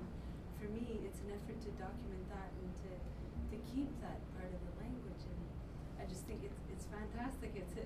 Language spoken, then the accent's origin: English; Quebec, Canada; I'm Cree from Northern Quebec.